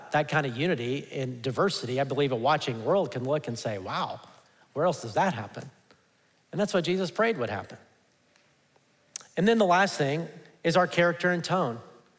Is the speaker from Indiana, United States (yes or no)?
no; Alabama, United States; also born or lived in Texas; And I grew up in Alabama. Did I ever mention that? And a red state, you know, and I became a Christian in a red state.